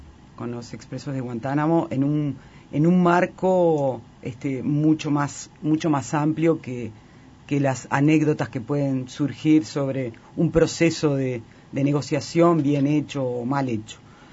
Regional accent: Uruguay; Y nosotros, como pueblo uruguayo, tenemos que ser absolutamente solidarios

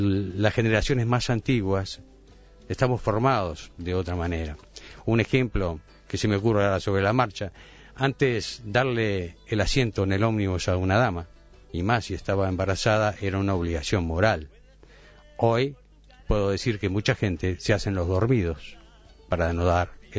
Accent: Uruguay; cómo me defino yo como un uruguayo típico.

